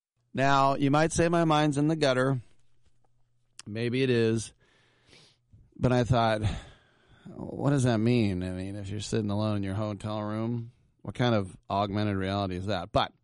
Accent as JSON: {"language": "English", "town": "Oakland", "region": "California", "country": "United States", "tie": "born or raised there", "said": "I know in my hometown of Oakland, they've got their own esports arena."}